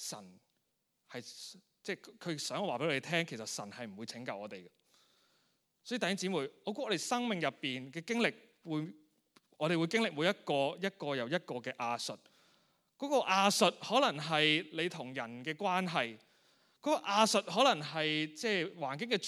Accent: Hong Kong; 或许呢都是我们香港人，即一部分香港人的写照

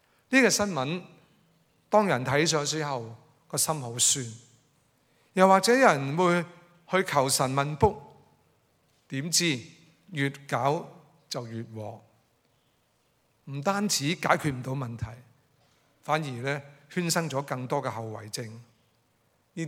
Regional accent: Hong Kong; 今天我们香港人可能我们所看到的就是狮子山、大帽山

